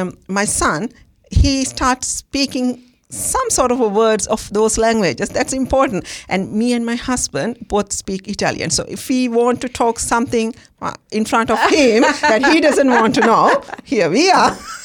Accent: Sri Lanka; I'm from Sri Lanka.

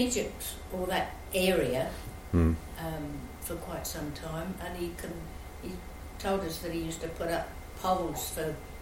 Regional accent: London, United Kingdom; Yeah, I grew up in London.

